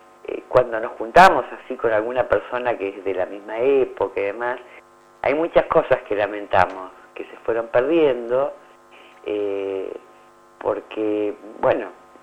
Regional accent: Pinamar, Buenos Aires Province, Argentina; yo soy nacida además en Pinamar. Bueno, en realidad nací en Madariaga porque no había lugar donde nacer acá. Además éramos partido de General Madariaga y nosotros éramos Balneario Pinamar

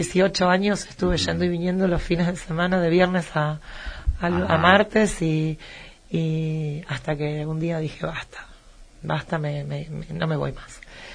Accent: Buenos Aires, Argentina; Yo nací en Buenos Aires. Ajá. Nací en Buenos Aires, sí, en un barrio, en Villa Porredón. Y ahí, entre Villa Porredón y Valeria del Mar transcurrió toda mi vida.

